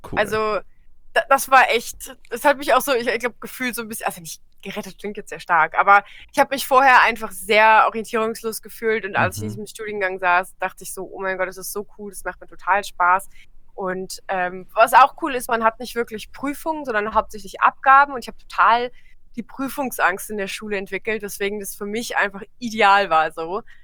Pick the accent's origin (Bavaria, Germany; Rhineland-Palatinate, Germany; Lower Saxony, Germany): Rhineland-Palatinate, Germany; Trier; Ich komme aus Trier tatsächlich.